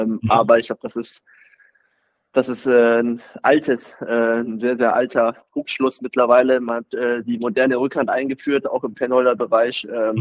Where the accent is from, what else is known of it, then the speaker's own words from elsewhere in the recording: Swabia, Germany; weil ich habe beim Ort, wo ich aufgewachsen bin, natürlich nur schöne Erinnerungen